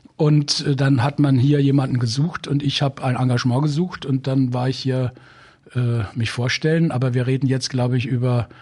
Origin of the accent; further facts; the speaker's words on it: Bavaria, Germany; es gibt den Fluss Regnitz in meiner Heimatstadt, der ist auch wunderschön, der umfließt die Stadt oder Teile der Stadt so auf zwei Seiten, so dass ein Teil der Stadt auf einer Insel steht.